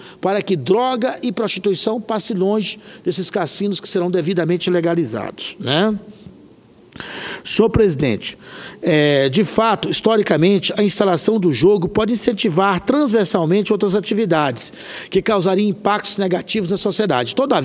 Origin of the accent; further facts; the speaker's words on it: Corumbá de Goiás, Goiás, Brazil; Corumbá, que é exatamente o nome da minha cidade natal aqui do estado de Goiás, se chama Corumbá de Goiás